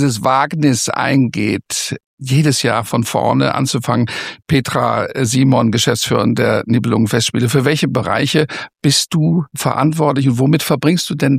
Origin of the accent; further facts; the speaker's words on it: Mainz, Rhineland-Palatinate, Germany; born there; Ich bin Musiker, Kabarettist, Entertainer, geboren in Mainz